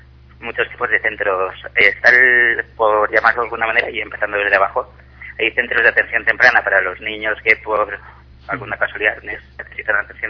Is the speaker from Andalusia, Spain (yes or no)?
no; Ibi, Valencian Community, Spain; En Ibi, en Alicante.